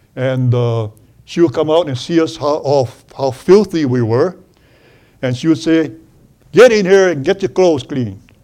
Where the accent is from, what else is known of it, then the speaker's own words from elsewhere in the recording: Molokai, Hawaii, United States; The island that I grew up on in Hawaii called Molokai had a little peninsula on the north shore called Kalaupapa.